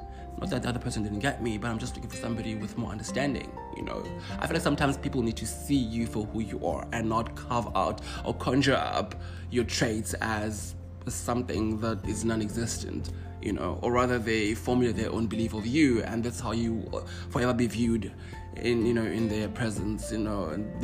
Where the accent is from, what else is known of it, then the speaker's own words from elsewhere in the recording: South Africa; You know, I'm from South Africa. I was also hoping for a chance to go home and see my mother and my sister